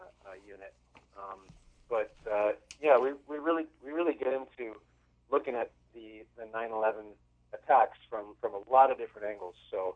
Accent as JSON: {"language": "English", "country": "Canada", "said": "I can look at it from a Canadian perspective, you know, so I can say, like, as a Canadian, some of these things, you know, are completely crazy to us"}